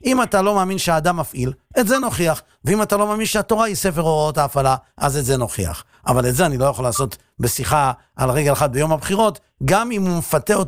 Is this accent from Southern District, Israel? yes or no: no; Netanya, Central District, Israel; והייתי נוסע הרבה לשבת הביתה, מהישיבה בירושלים לביתנו בנתניה